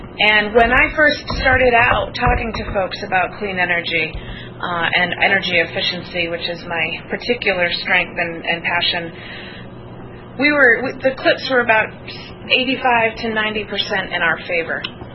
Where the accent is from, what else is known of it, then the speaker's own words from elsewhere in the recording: Bryant Pond, Maine, United States; And back in my hometown in Bryant Pond, they are considering a small wind turbine farm, which is only 3 turbines